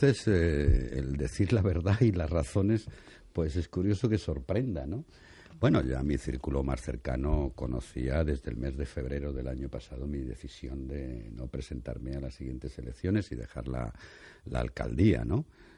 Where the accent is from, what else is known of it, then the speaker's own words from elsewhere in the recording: Madrid, Community of Madrid, Spain; soy madrileño y me he criado mucho, me he criado fundamentalmente entre lo que llamamos la prospe y la guinda, ¿eh? Sí, la guindalera y la prosperidad